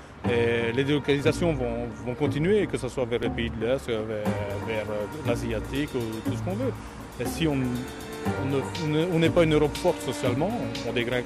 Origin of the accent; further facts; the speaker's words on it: Charleroi, Wallonia, Belgium; je viens de Belgique, région de Charleroi.